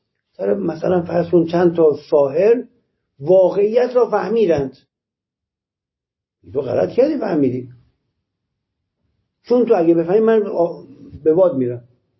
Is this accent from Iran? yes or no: yes; Iran; سر این نیست که آمریکا ما ایرانیم